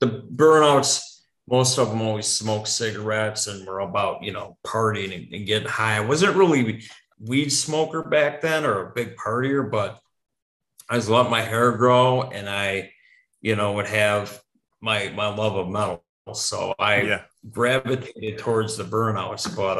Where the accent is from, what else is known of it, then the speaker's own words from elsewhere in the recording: Chicago, Illinois, United States; also born or lived in Wisconsin; most people that I know from the burbs and growing up in Chicagoland, you'd have maybe preps and jocks and burnouts, but like in Wisconsin, central Wisconsin, it was like the burnouts, preps, jocks.